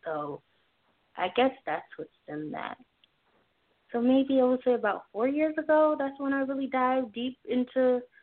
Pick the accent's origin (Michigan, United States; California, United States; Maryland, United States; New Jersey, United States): Maryland, United States; Baltimore; also born or lived in Howard County; I moved from Baltimore to Baltimore County to Howard County.